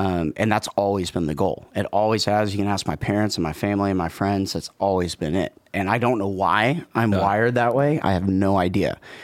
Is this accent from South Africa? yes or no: no; Kansas City, Missouri, United States; I'm originally from Kansas City. I love Kansas City. It's a really cool place.